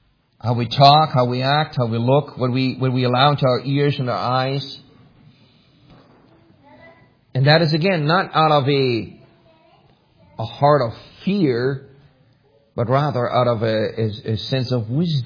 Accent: Germany; growing up in Germany, I mean, every boy had to learn how to play soccer.

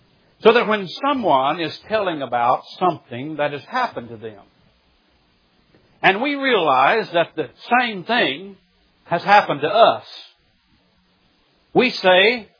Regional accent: Missouri, United States; moved away as an adult; now in Birmingham, United States; When I moved from Southwest Missouri, the Ozarks, to Birmingham, Alabama, it took me a while to learn and make an adjustment to my new home. People here in the South do things a little bit different than us hillbillies in the Ozarks.

